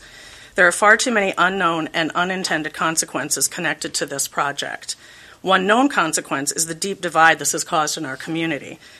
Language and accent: English; South Dakota, United States; I grew up in South Dakota, and the first time I saw the ocean was while getting on a boat in Boothbay Harbor